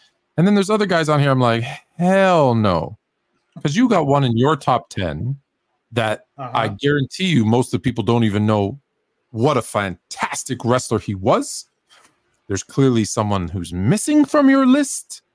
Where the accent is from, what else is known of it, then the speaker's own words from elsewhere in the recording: Toronto, Ontario, Canada; So when I was a little kid, growing up in Toronto